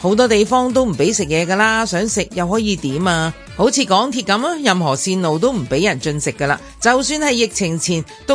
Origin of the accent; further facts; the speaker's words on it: Xinhui, Guangdong, China; 我系新会人，对陈皮就分外亲切，分外讲究啊。